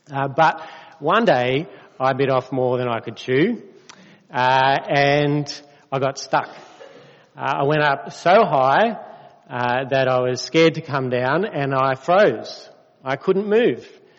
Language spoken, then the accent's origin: English; Sydney, New South Wales, Australia; also born or lived in Alstonville; When I was about 6 or 7 years old, I grew up in Sydney, but we lived in Alstonville for a couple of years.